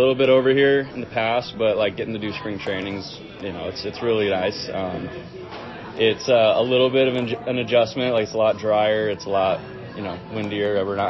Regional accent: California, United States; that's just, you know, from me being, you know, growing up in California.

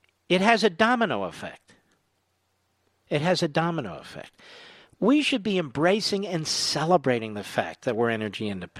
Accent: Philadelphia, Pennsylvania, United States; So we're Pennsylvanians. My parents were born in North Philadelphia. I was born in Philadelphia.

